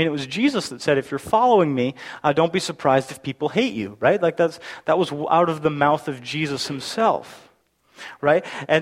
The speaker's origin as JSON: {"language": "English", "region": "Alberta", "country": "Canada", "tie": "born or raised there", "said": "And I grew up in Alberta, and in Alberta, believe it or not, there are still real-life cowboys walking around."}